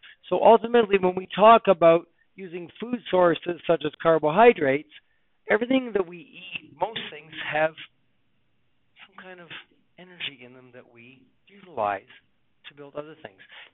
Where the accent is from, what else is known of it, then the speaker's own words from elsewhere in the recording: Australia; Yeah, we're all Australian, mate.